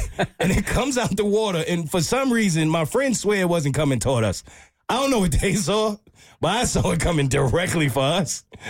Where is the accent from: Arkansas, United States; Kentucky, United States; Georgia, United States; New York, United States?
New York, United States; New York City; I'm still a New Yorker. I still got it in me.